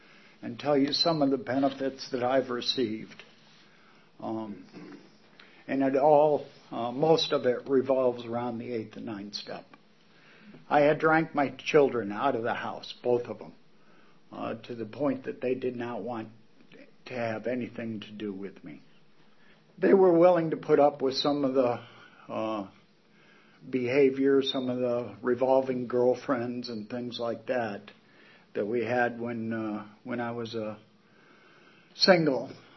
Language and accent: English; Joliet, Illinois, United States; I went back to my hometown in Joliet, Illinois